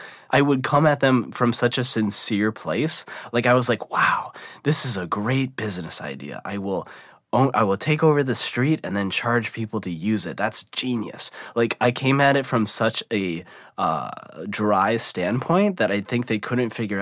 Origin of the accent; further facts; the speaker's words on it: Midwest, United States; I was born and raised in the Midwest.